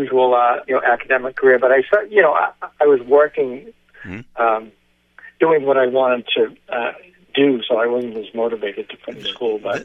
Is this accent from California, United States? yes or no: no; Beverly, Massachusetts, United States; I'm writing stories and mostly about all about Beverly now, my hometown, which I love to do.